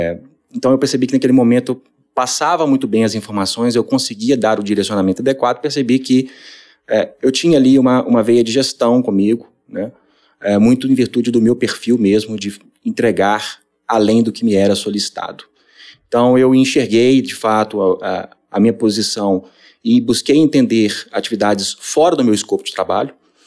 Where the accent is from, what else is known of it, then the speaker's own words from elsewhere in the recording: Nova Lima, Minas Gerais, Brazil; Inclusive, eu sou de Nova Lima.